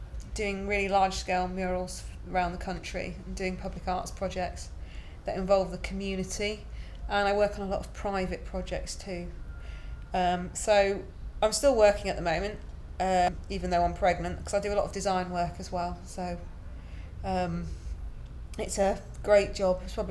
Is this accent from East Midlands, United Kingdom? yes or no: yes; Derby, East Midlands, United Kingdom; I'm 38 today. It's my birthday today. And I'm from Derby.